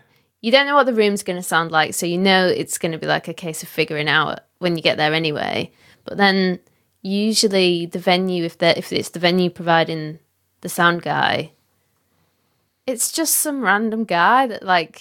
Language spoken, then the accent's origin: English; Leeds, Yorkshire and the Humber, United Kingdom; in my hometown.